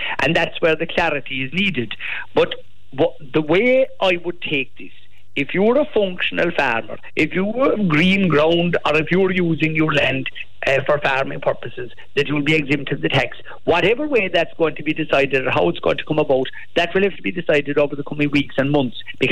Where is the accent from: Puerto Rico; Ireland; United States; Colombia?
Ireland; Munster; I was the person from Kerry who first raised this